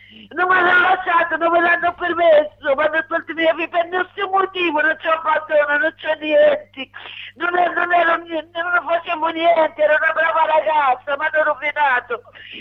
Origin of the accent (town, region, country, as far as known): Tunis, Tunis Governorate, Tunisia; Italian is a second language; moved away as an adult; now in Italy